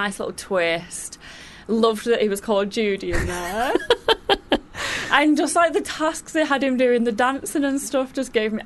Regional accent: Manchester, North West England, United Kingdom; my hometown.

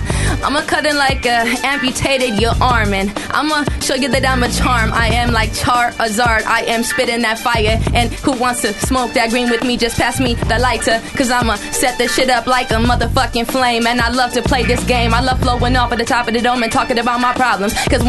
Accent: Los Angeles, California, United States; I'm coming from Los Angeles, you know I don't play.

